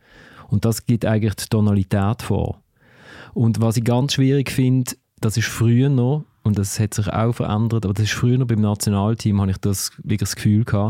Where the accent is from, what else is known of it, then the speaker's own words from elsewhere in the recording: Switzerland; ich bin jetzt als Schweizer Journalist und jetzt muss ich da wieder abzotteln als Verlierer.